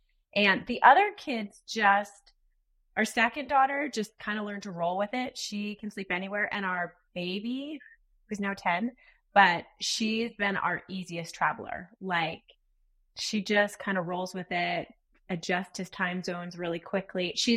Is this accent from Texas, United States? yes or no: no; Short Hills, New Jersey, United States; now in Salt Lake City, United States; So we live in Salt Lake City, Utah right now. I grew up in Short Hills, New Jersey, which is like 25 miles outside of New York City.